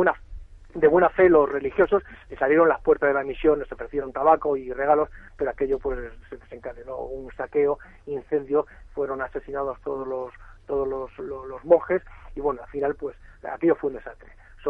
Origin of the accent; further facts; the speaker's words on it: Spain; los españoles somos los europeos que, en comparación con la mayoría de nuestros vecinos, somos menos prácticos, además de ser peores comunicadores